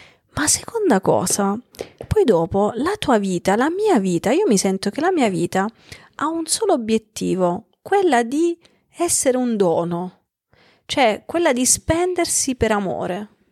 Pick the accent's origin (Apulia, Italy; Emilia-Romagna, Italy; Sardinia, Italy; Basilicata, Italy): Basilicata, Italy; io vengo da Basilicata